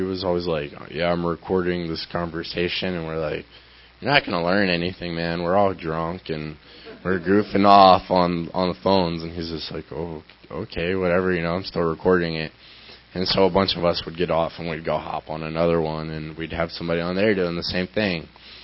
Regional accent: Tennessee, United States; also born or lived in Florida; Yeah, I'm from Tennessee. Here, everybody's always like, we're recording you. So it's like, okay. This is really the only state I've lived in other than Florida.

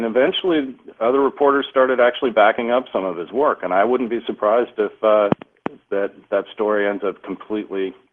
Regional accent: Washington, District of Columbia, United States; I mean, for example, I grew up in Washington, D.C., and I used to go to Dulles Airport as a kid

